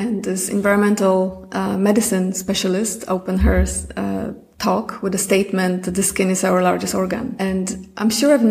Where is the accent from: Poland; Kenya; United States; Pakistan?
Poland; English is a second language; now in Mallorca, Spain; I am originally from Poland. And right now I live on Mallorca. I've been here for the last 9 years.